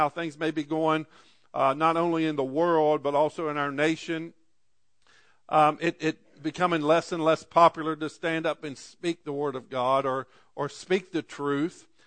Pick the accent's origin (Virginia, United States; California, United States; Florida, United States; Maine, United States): Virginia, United States; But yet we do find where I grew up in the Shenandoah Valley.